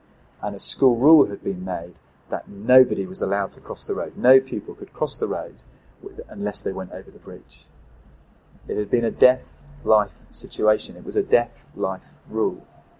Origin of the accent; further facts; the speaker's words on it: East of England, United Kingdom; I grew up in Norfolk